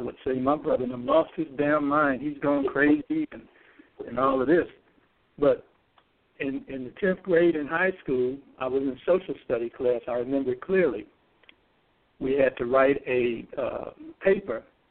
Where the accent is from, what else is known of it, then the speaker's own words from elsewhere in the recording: Gary, Indiana, United States; I would say the first influence, since I'm from Gary, Indiana, my hometown